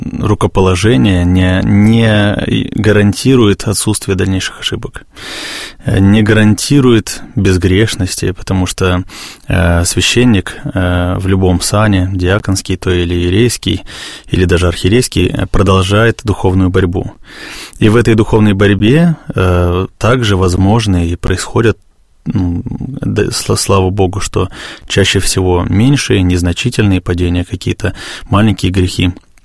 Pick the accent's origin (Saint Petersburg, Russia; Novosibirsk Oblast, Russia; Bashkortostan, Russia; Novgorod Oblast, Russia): Bashkortostan, Russia; Я родом из Башкортостана.